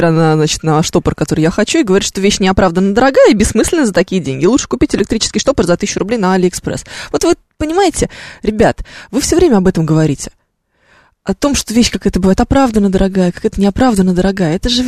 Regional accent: Moscow, Russia; А сама я из России, из Москвы.

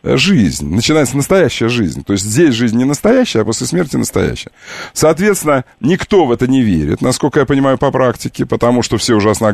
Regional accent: Ukraine; Я ведь украинец.

